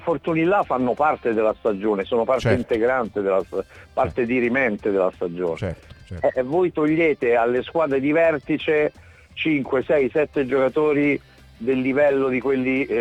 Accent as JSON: {"language": "Italian", "region": "Calabria", "country": "Italy", "said": "io invece sono calabrese del sud tirrenico, per cui siamo proprio due pianeti opposti della stessa regione"}